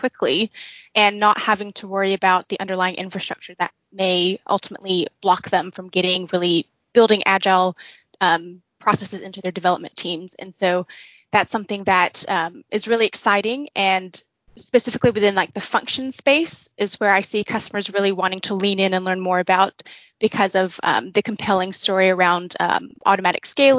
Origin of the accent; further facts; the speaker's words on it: the South, United States; accent: Southern; now in United Kingdom; sound extremely Southern in the UK. So I have to kind of check myself, because people are like, oh, where are you from? You have a really strong accent.